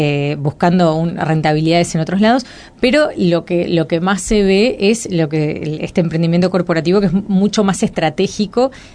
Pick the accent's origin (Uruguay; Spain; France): Uruguay; es acá Montevideo, ¿no? Para todos los que somos uruguayos